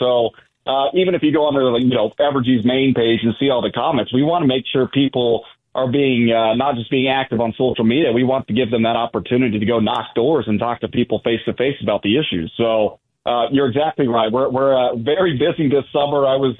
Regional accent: Garden City, Kansas, United States; they're always talking about having representation out west in western Kansas, like where I grew up in Garden City.

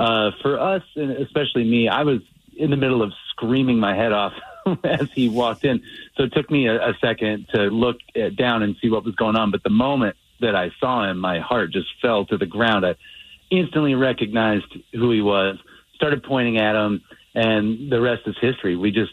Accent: Chicago, Illinois, United States; so we're from Chicago

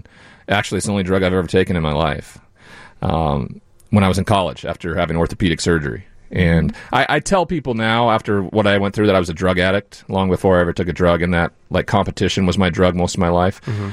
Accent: Montana, United States; Yeah, in my hometown.

